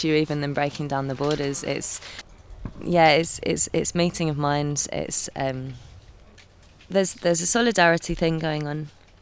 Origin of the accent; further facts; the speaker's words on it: England, United Kingdom; me being English, I don't understand French.